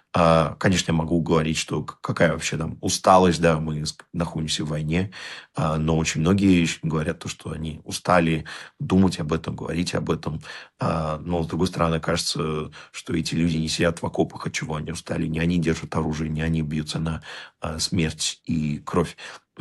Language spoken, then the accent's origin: Russian; Russia; moved away as an adult; now in Bulgaria; Мне 25 лет, я уехал из России, я покинул Россию после политических преследований